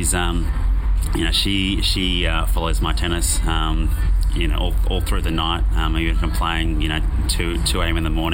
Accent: Sydney, New South Wales, Australia; I'm from Sydney, so it's not as popular there.

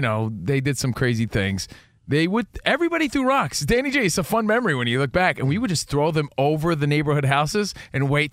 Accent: East Coast, United States; because, again, we're from the East Coast, you're from the West Coast

